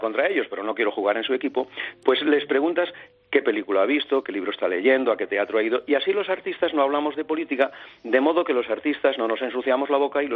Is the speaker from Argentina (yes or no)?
no; Barcelona, Catalonia, Spain; y yo soy de Barcelona, como la gente sabe